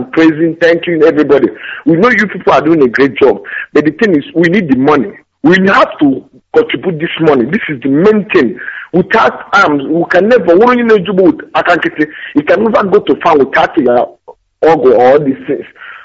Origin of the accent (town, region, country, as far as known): Anambra, Nigeria; now in Kuala Lumpur, Malaysia